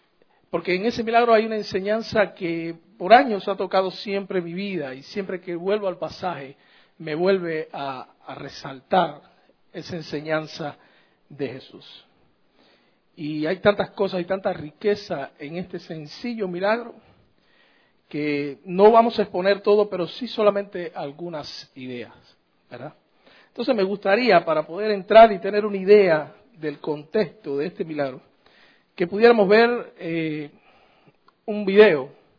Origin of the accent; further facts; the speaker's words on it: Cuba; los cubanos somos los mejores del mundo, hermano.